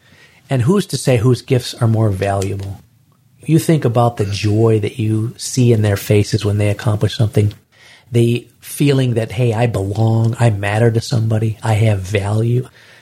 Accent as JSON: {"language": "English", "region": "Oklahoma", "country": "United States", "said": "I'm like, well, no. I'm a gymnast from Oklahoma."}